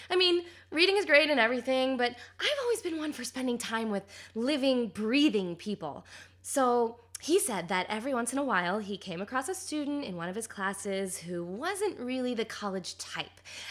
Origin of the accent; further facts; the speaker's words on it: Ohio, United States; I'm from Ohio, and in some ways, the Ohio girl just still hasn't left me.